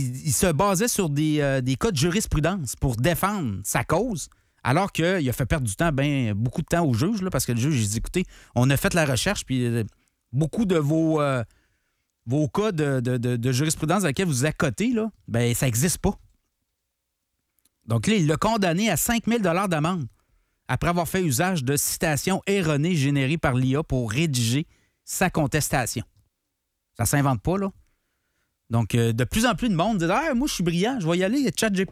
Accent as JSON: {"language": "French", "country": "Canada", "said": "Moi, je suis canadien."}